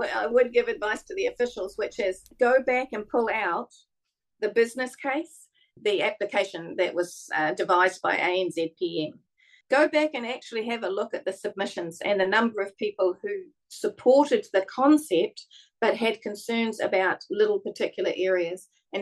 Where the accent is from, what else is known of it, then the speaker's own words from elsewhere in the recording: New Zealand; Can I just talk as a New Zealander as opposed to a previous politician or whatever?